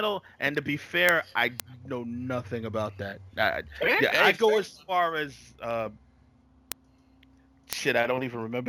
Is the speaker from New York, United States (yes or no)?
yes; Brooklyn, New York, United States; Born and raised in New York, born in Brooklyn.